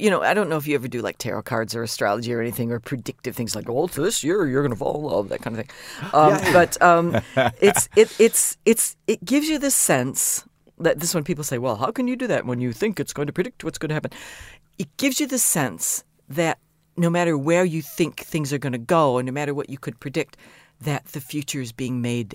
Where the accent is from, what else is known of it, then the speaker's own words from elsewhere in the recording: Big Rock, Illinois, United States; Big Rock, Illinois, 560.